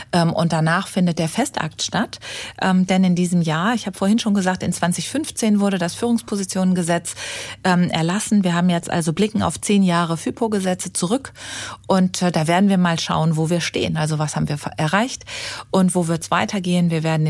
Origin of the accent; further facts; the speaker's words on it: Essen, North Rhine-Westphalia, Germany; ich komme aus Essen